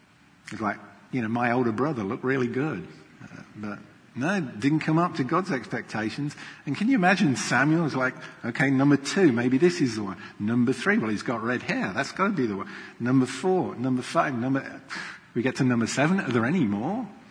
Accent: England, United Kingdom; Now, I come from England. England is a land of sheep.

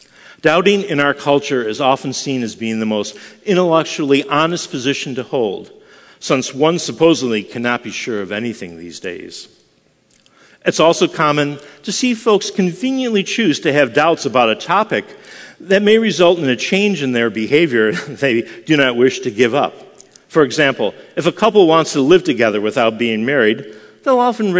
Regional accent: Buffalo, New York, United States; On many wintry days, growing up in Buffalo, New York, my friends and I would wander around local golf courses

